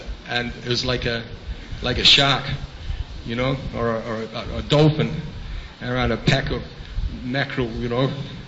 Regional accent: Melbourne, Victoria, Australia; I'm from Melbourne.

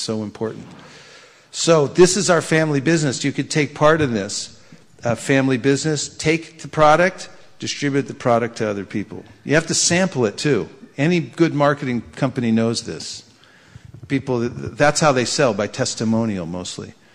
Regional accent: Lafayette, California, United States; I'm from Lafayette. I grew up in Lafayette. That's where my parents' house was.

